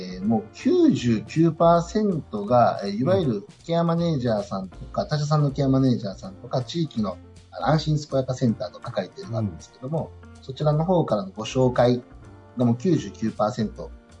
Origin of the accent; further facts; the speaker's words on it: Kobe, Hyogo, Japan; 僕神戸出身なんですけど